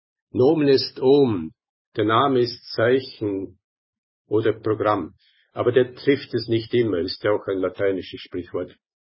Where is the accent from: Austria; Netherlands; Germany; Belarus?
Austria; Ja, ich bin Österreicher